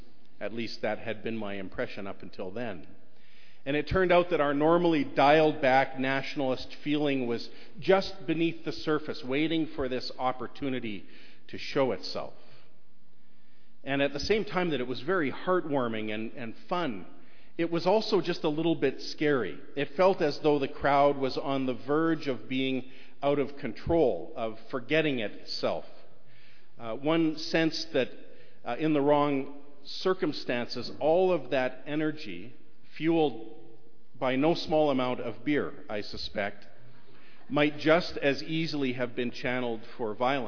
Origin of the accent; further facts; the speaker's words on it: Calgary, Alberta, Canada; In February of 1988, while I was living in Saskatchewan, I found myself traveling to my hometown of Calgary